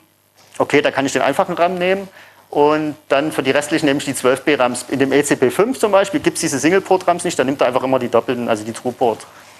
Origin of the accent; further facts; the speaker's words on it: Dresden, Saxony, Germany; Ich komme aus Dresden.